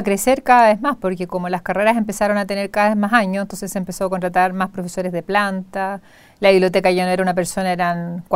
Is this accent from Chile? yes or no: yes; Concepción, Biobío, Chile; Soy de Concepción